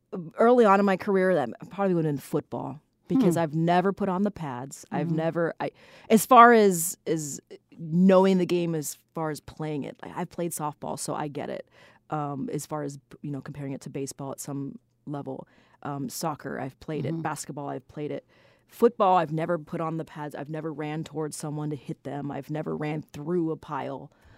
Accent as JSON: {"language": "English", "region": "California", "country": "United States", "tie": "born or raised there", "said": "But growing up in California, hockey's there, but it's not like one of the sports that we really follow"}